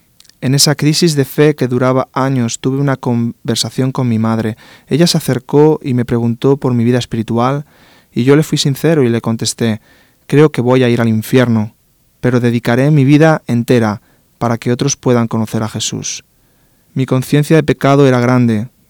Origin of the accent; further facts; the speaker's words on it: Palma de Mallorca, Balearic Islands, Spain; born there; Yo nací en Palma de Mallorca, la isla mayor de las Islas Baleares en España, el 5 de enero del 79, en el seno de una familia cristiana, de unos padres convertidos al Dios vivo, dejando atrás la religiosidad católico-romana